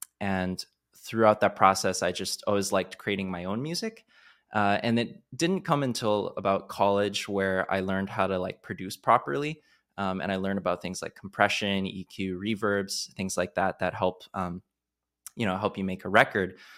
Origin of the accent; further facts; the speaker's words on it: China; Basically, I grew up in China